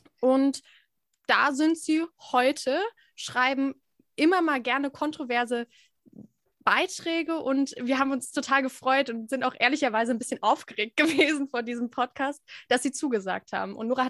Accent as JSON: {"language": "German", "region": "East Germany", "country": "Germany", "said": "das fand ich auch als Ostdeutsche"}